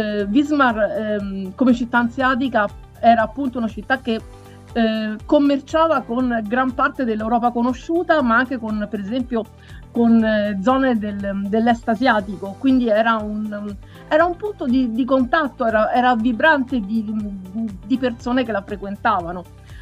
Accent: Tuscany, Italy; now in Rome, Italy; Allora, io vivo a Roma, anche se sono di origini toscane.

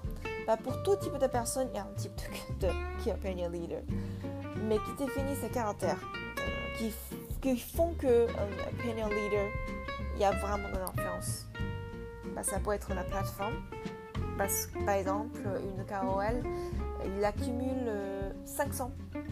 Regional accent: China; first language Chinese; French is a second language; now in France; En plus, vous êtes en France, moi aussi je suis en France, mais c'est pas pareil parce que ma langue maternelle c'est chinois, donc je suis chaque jour ce qui se passe.

